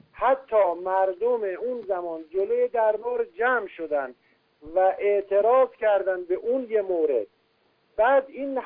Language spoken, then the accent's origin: Persian; Iran; وقتی که ما ایرانی هستیم و اسم ایرانی رومونه هست